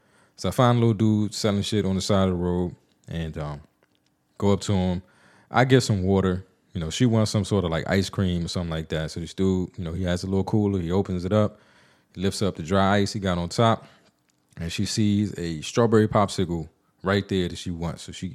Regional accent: United States; Like, I'm American.

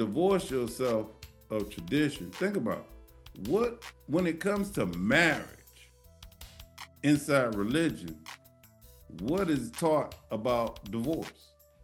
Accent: the South, United States; Now, we talked about we're products of our region, and I'm a Southerner, and down south, we always allow ladies go first.

